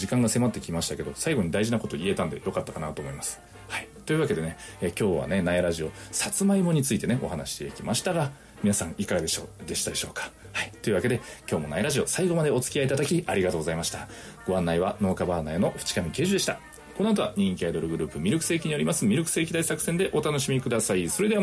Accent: Nagasaki, Japan; まあ、私の出身の長崎でもね、もうちょっと名残が残ってて

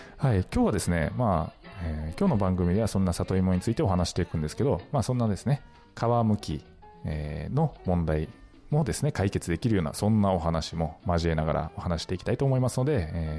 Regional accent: Nagasaki, Japan; まあ、私九州出身で、まあ、今、長崎県出身、長崎県在住なので

